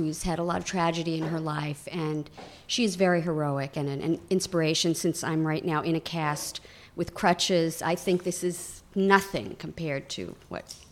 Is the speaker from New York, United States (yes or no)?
yes; New York, United States; it's part of being a New Yorker and part of who I am